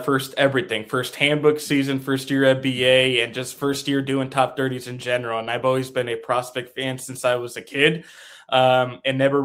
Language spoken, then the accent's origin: English; California, United States; because I grew up in California